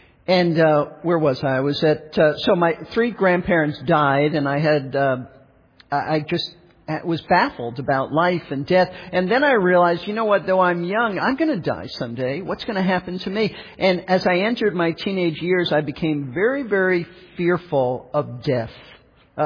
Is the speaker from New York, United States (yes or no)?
yes; New York, United States; I mean, you know, I grew up in New York.